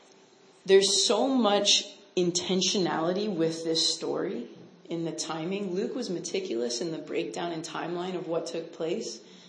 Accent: Philippines; now in Canada; So I grew up in the Philippines, but then my family came back to Canada.

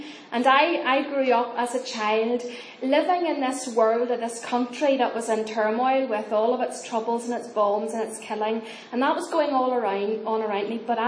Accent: Northern Ireland, United Kingdom; born there; I was born just outside Belfast in Northern Ireland. And I was born in 1970, so there you are. I'm nearly 50.

